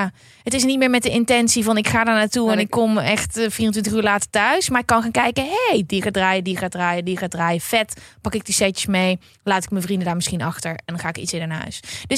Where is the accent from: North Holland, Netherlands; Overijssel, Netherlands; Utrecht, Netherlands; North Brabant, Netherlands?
North Brabant, Netherlands; Uden; Ja, ik kom uit Uden en dan heb je zo'n winkel.